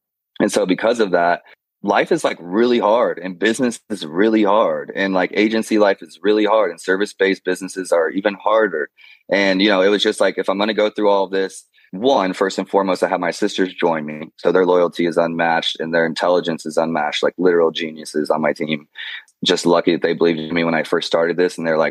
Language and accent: English; DR Congo; growing up in Congo shaped my entire life, right? I was in a war zone.